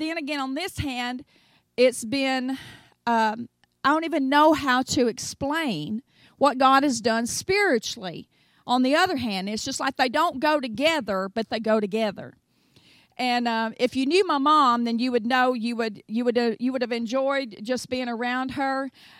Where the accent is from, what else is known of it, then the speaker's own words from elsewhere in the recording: the South, United States; I'm from the South, y'all go ahead and relax and just enjoy yourselves.